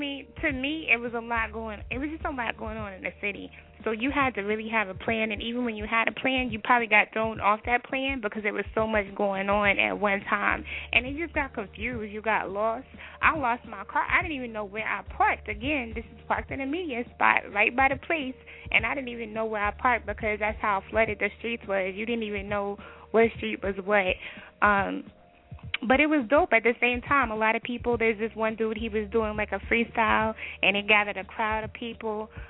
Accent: Texas, United States; It was my first year being out there, even though I'm from Texas.

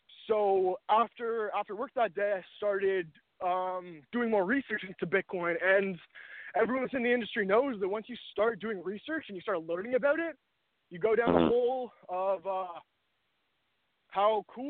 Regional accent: Toronto, Ontario, Canada; So I grew up in Toronto. I lived in the same house my whole life in Toronto. I went to McGill University in Montreal.

